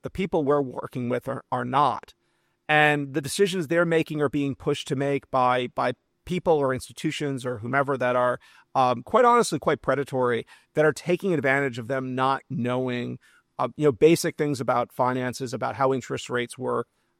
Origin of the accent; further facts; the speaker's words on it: New Orleans, Louisiana, United States; And I'm from New Orleans, the connections I have in New Orleans to help move the needle on some of these issues.